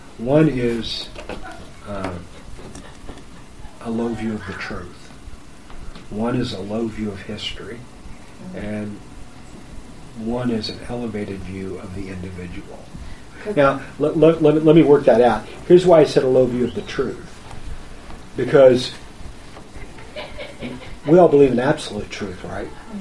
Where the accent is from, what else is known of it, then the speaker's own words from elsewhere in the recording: Virginia, United States; now in Mattawan, United States; my wife and I moved to Mattawan, which is a little town just west of Kalamazoo, I'm from Virginia, right?